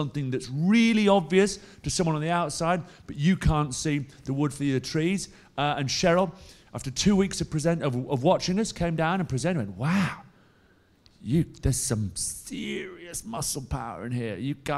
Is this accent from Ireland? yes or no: no; England, United Kingdom; Couldn't work out as English people who wanted to be on cameras.